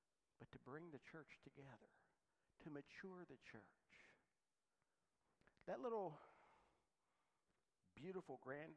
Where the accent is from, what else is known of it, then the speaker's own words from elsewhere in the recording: East Liverpool, Ohio, United States; I grew up in East Liverpool, and I went through 12 years of school and graduated.